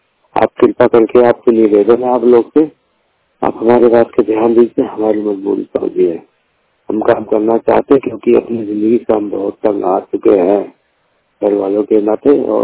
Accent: Uttar Pradesh, India; जिला बस्ती के रहने वाला, 100% ब्लाइंड यूपी के रहने वाला हूँ।

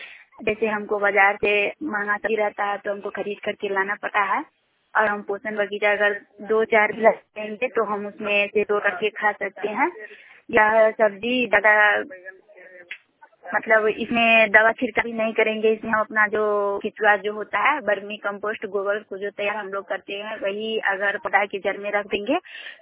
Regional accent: Manjhar, India; मैं मंझार पंचायत के रहने वाली हूँ।

